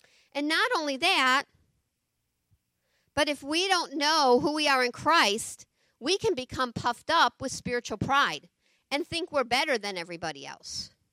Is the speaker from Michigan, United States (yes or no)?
no; Chicago, Illinois, United States; moved away as an adult; now in Texas, United States; shortly after I got saved, I moved to Lyndale from Chicago. 21-year-old girl. Still living at home with my parents.